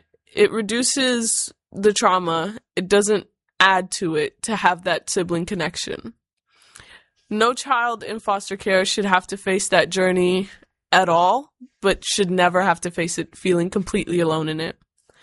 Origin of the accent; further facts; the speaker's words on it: Anchorage, Alaska, United States; I am from Anchorage.